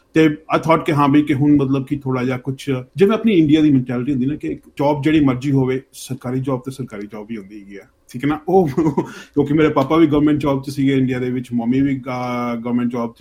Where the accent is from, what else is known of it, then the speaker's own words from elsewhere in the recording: Amritsar, Punjab, India; moved away as an adult; now in Melbourne, Australia; 2003 March ਦੇ ਵਿੱਚ ਮੈਂ ਅੰਮ੍ਰਿਤਸਰ ਤੋਂ ਮੈਲਬਰਨ ਆਇਆ ਸੀ, ਤੇ ਮੈਲਬਰਨ ਹੀ ਫਸਟ ਸਿਟੀ ਸੀਗੀ ਮੇਰੀ।